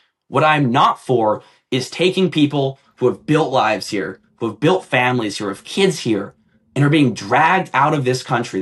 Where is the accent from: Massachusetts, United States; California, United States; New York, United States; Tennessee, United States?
California, United States; Los Angeles; I'm from Los Angeles. I've seen this